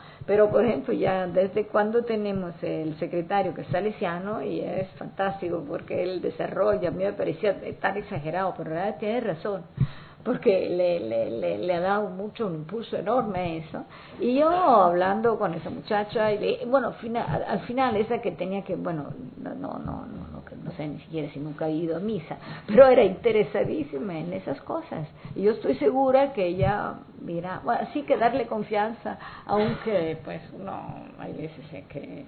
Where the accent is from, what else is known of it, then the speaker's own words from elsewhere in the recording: Italy; sí, soy italiana.